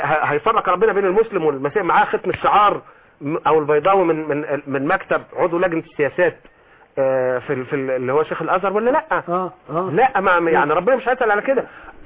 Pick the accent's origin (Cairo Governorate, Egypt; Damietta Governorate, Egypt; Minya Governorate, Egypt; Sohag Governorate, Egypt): Minya Governorate, Egypt; Sabalut; انا من المنيا من صبلوط، والمنيا من البلاد اللي نسبه الاقباط فيها توصل ل 15 او 20%